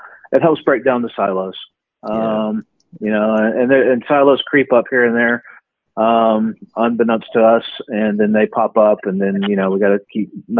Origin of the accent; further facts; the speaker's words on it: Houston, Texas, United States; I'm born and raised in Houston, so I'm a Texans fan, unfortunately.